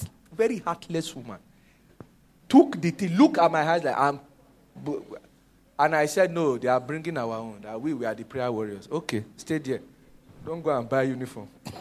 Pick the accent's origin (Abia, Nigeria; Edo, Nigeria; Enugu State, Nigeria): Abia, Nigeria; I said, I'm from Abia State.